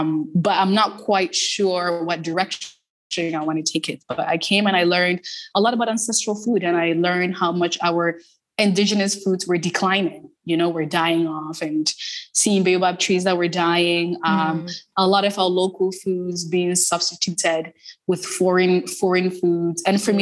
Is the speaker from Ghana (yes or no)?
yes; Bolgatanga, Upper East, Ghana; born there; My mom in the north, my mom is from Navrongo. I was born in Bolgatanga, so the Upper East region. And so